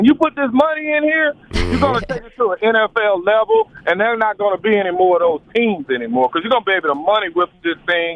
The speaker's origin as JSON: {"language": "English", "town": "Dallas", "region": "Texas", "country": "United States", "said": "I'm from Dallas. I'm from Oak Cliff."}